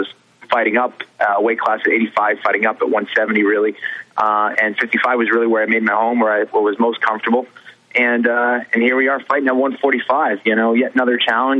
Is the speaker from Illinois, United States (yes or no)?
no; Boston, Massachusetts, United States; I'm one guy from Boston, you know, against the whole city of Vancouver.